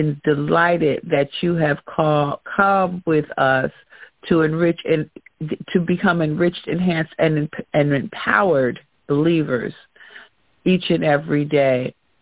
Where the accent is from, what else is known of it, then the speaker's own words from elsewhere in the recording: New Jersey, United States; I am here from New Jersey.